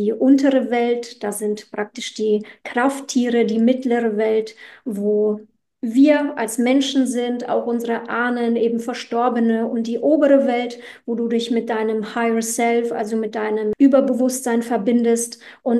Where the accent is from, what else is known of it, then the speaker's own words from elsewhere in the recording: Poland; ich komme jetzt aus Polen, meine Eltern haben polnische Wurzeln, ich natürlich dann auch. Und ja, es ist halt, da wirst du sehr, sehr christlich aufgezogen.